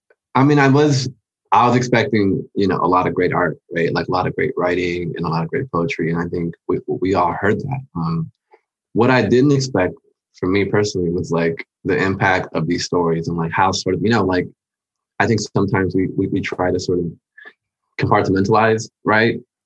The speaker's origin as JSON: {"language": "English", "town": "Los Angeles", "region": "California", "country": "United States", "tie": "born or raised there", "said": "the experiences of growing up in Los Angeles. And also, you know, for a lot of us who grew up here"}